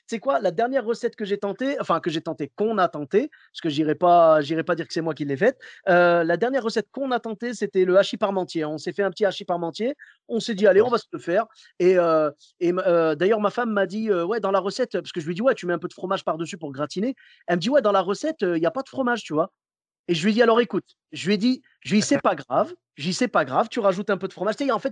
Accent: Clermont-Ferrand, Auvergne-Rhône-Alpes, France

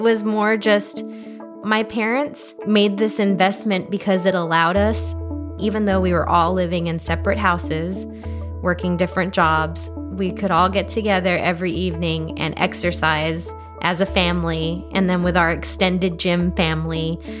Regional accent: Laredo, Texas, United States; born or raised there

